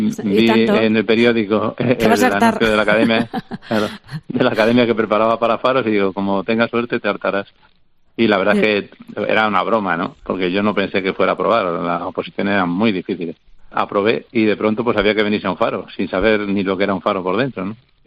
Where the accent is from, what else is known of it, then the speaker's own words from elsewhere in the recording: Madrid, Community of Madrid, Spain; now in Carboneras, Spain; 29 años estamos aquí ya en Mesa Roldán y la verdad es que es muy diferente. Yo soy de Madrid, nosotros veníamos directamente de la época de la movida en Madrid con un bar de copas